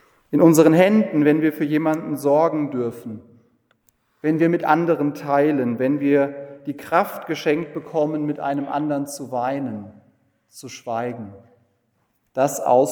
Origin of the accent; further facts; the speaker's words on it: Giessen, Hesse, Germany; born there; ich bin in Gießen geboren worden